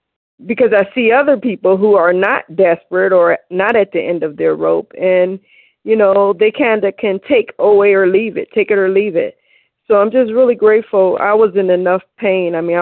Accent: Cleveland, Ohio, United States; I'm from Cleveland, and I am a recovered compulsive overeater

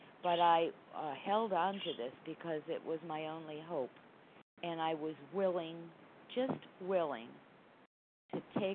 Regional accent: Connecticut, United States; from Connecticut, and thank God, and that's who I think I am covered today.

